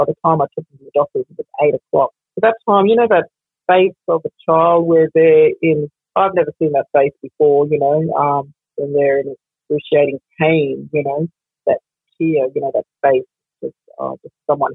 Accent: Cairns, Queensland, Australia; Born and raised in Cairns, far north Queensland. My family ties back to Moa Island, St. Paul's. Traditional name is Wag Village.

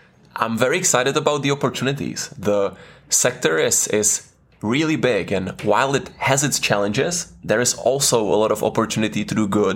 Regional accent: Prague, Czechia; moved away as an adult; now in United Kingdom; That's correct. I'm not a local boy. I'm from Prague.

